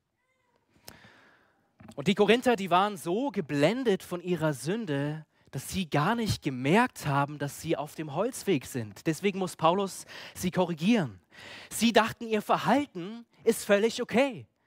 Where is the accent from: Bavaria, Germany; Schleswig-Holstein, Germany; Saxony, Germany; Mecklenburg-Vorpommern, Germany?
Bavaria, Germany; Munich; Und ich denke, ja, wir als Münchner, wir sind vielleicht auch in einer Stadt, wo Fleiß groß geschrieben ist.